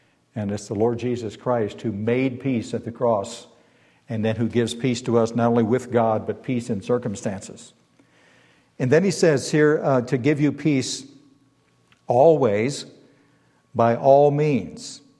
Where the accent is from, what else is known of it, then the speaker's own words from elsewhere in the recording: Ohio, United States; Now, I'm from Ohio, and I know there's some others here from Ohio. Don't cheer, just be calm.